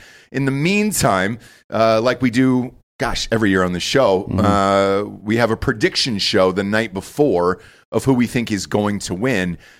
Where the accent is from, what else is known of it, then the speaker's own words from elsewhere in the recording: Georgia, United States; from my home state of Georgia.